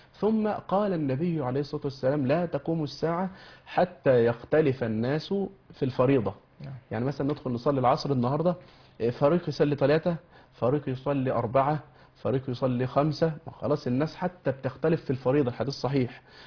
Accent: Cairo, Cairo Governorate, Egypt; الامام الشافعي يعني شرفت مصر يوم أن دفن عندنا بالقاهرة

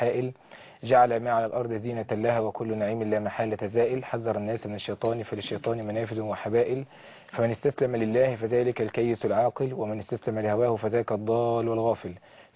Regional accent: Egypt; في بلدنا مصر

